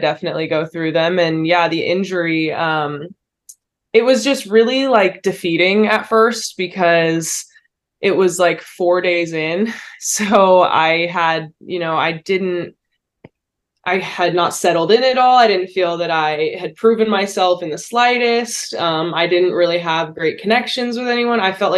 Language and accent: English; California, United States; now in Los Angeles, United States; I'm from Northern California, so not too far from home, which is really nice. My parents can come down and watch my games, which has been great. I do miss the Bay Area a little bit